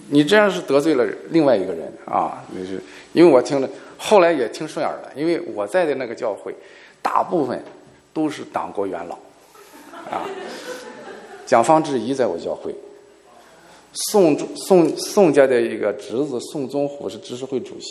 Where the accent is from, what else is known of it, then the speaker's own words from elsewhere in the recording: China; 他就发现我是从大陆来的啊